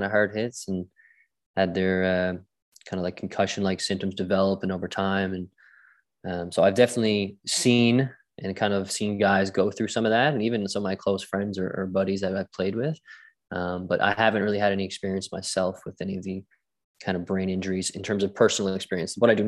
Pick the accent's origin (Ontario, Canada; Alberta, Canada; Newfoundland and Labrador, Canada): Newfoundland and Labrador, Canada; St. John's; also born or lived in Glasgow, United Kingdom; Yeah, so I grew up here in St. John's, Newfoundland